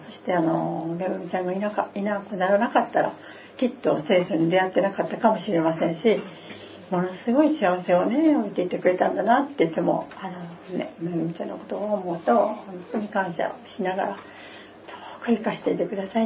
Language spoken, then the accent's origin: Japanese; Kyoto, Japan; born there; 本当に京都の生まれで、本当にあんまり人様の前に出るの苦手な人だったんですね